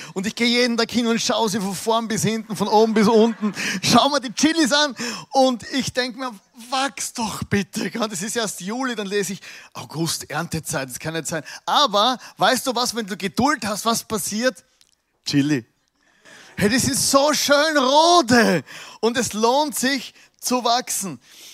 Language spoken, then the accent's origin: German; Austria; Es ist schon schwierig, als Österreicher die Österreicher alle zu mögen.